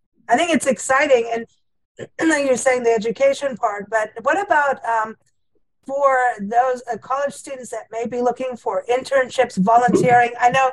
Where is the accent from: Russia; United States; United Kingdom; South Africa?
South Africa; also born or lived in Kenya; I grew up in South Africa and Kenya